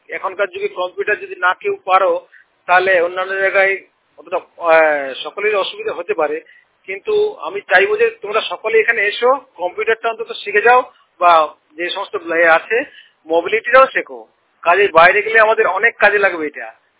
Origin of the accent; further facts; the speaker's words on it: Bankura, West Bengal, India; আমি পশ্চিমবঙ্গের বাঁকুড়া জেলা থেকে … কথা বলছি।